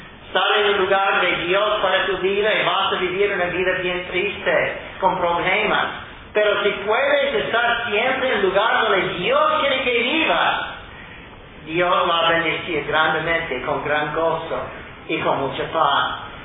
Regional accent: Ohio, United States; yo soy de Ohio, mi esposo de California, y nos conocimos en Carolina del Sur, donde ni uno ni el otro había jamás vivido.

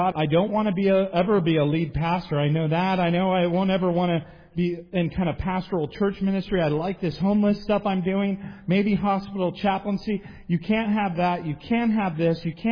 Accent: San Diego, California, United States; also born or lived in Las Vegas; now in Waxhaw, United States; And I say, I'm from San Diego, but I moved here from Vegas.

